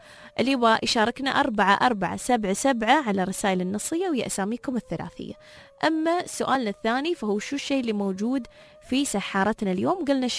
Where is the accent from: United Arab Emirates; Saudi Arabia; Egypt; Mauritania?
United Arab Emirates; شو المسمى اللي نحن المحلي اللي عندنا في الإمارات نحن شو نسمي هذا الشيء؟